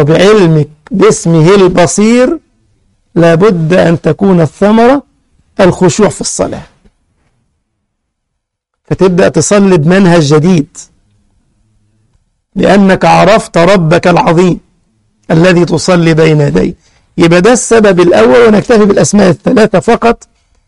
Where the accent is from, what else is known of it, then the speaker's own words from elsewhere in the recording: Egypt; يعني مثلا عندنا في مصر كان في عملات من سنة 20